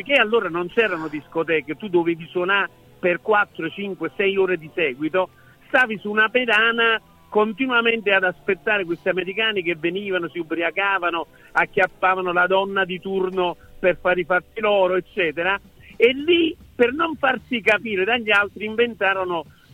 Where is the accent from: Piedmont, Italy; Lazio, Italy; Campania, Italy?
Campania, Italy; Naples; io sono nato a Forcella, poi ho vissuto giù nella Pigna Secca, quindi nei quartieri quelli più popolari. A 7 anni poi sono salito al Vomero